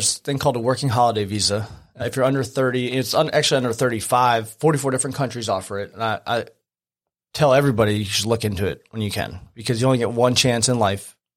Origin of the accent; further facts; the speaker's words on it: Key West, Florida, United States; I am a conch. I was born in Key West. One of the few.